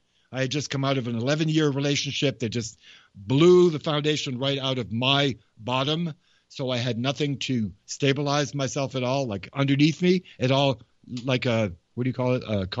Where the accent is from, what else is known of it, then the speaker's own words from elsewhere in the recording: Massachusetts, United States; The Wampanoag, the people that I grew up with in Massachusetts, that's what they said.